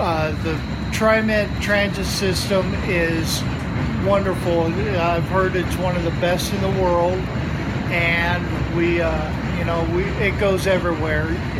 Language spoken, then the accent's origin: English; Oregon, United States; Well, I grew up here. I grew up on Mount Tabor, and I've been riding public transit off and on since 1976 when I was 6 years old.